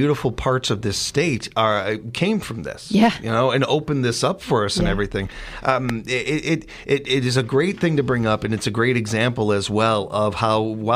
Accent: Chicago, Illinois, United States; as a kid growing up in Chicago, one of the first stories you hear is the Chicago Fire

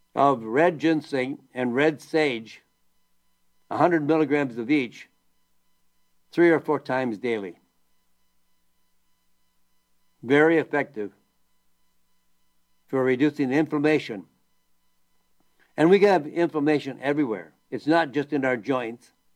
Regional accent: Green Bay, Wisconsin, United States; Well, you probably know that I am from Green Bay, Wisconsin.

